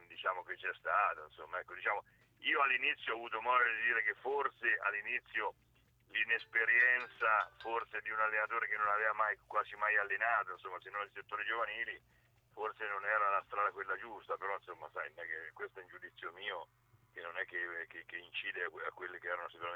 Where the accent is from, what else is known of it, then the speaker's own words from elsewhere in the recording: Perugia, Umbria, Italy; Io sono perugino sicuramente, però credo che l'Ancona, dove io ho lavorato